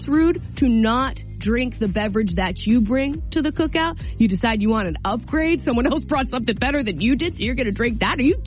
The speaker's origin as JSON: {"language": "English", "town": "Hampton", "region": "New Hampshire", "country": "United States", "said": "I'm from Hampton, and I can't beat Rob from Haverhill."}